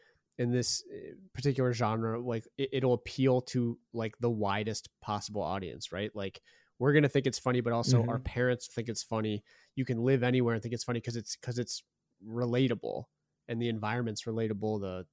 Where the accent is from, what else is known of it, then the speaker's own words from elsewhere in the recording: Pennsylvania, United States; now in Los Angeles, United States; I grew up out in Pennsylvania, well outside Philadelphia. So I, it's not quite Midwest, but it's closer than Manhattan.